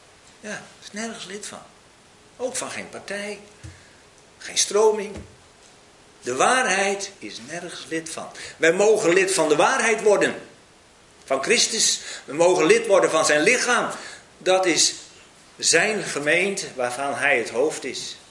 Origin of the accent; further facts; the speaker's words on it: Friesland, Netherlands; Ik kom uit Friesland.